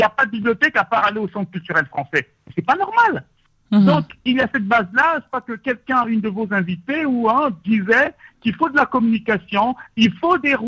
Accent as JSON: {"language": "French", "country": "DR Congo", "said": "Je suis au Congo depuis 10 mois et je suis congolais. J'étais fier de revenir ici chez moi."}